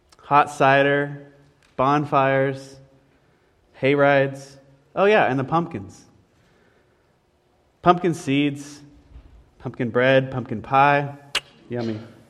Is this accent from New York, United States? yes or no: no; Indiana, United States; Growing up in Indiana, I had lots of fun memories of the fall.